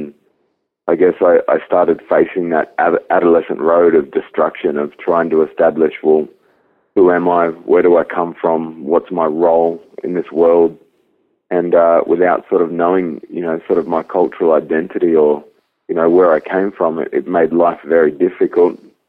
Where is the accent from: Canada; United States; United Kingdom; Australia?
Australia; Melbourne, Victoria; born there; also born or lived in Sydney; I was born initially in Melbourne, in Victoria, and raised, you know, by my mum and my stepfather until I was in Sydney.